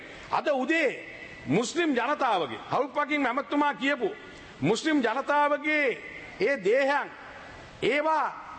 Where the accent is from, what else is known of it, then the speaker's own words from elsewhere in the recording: Beruwala, Western Province, Sri Lanka; born there; මම කළුතර දිස්ත්‍රික්කයේ බේරුවල ඉපදිච්ච කෙනෙක්, මුස්ලිම් ජනතාව එක්ක ඉන්න කෙනෙක්.